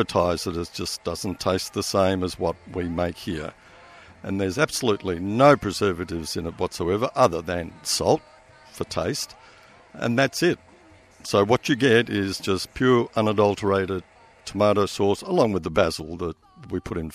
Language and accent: English; Italy; now in Australia; we've been doing it ever since we came out from Italy, which was in 1954